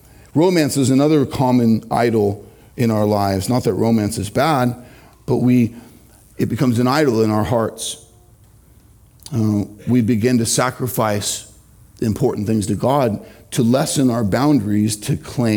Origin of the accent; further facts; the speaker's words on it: Irvine, California, United States; One of our local high schools of the three within Irvine where I grew up literally advertised in Asia